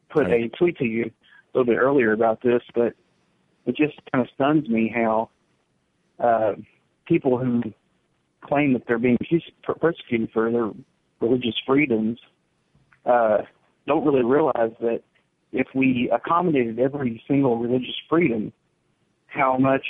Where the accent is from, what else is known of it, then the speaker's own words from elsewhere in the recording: Louisville, Kentucky, United States; Hey, I grew up in the Louisville, Kentucky area. I'm just north of that right now, but spent most of my time in the Louisville, Kentucky area.